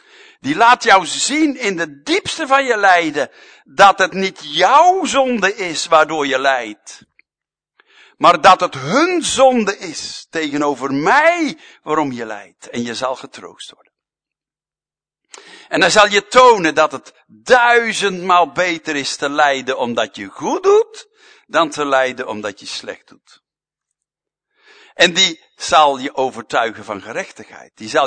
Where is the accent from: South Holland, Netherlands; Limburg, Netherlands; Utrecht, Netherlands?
South Holland, Netherlands; Hardinxveld; born there; 1 in Almere en 1 in Hardingsveld, mijn geboorteplaats.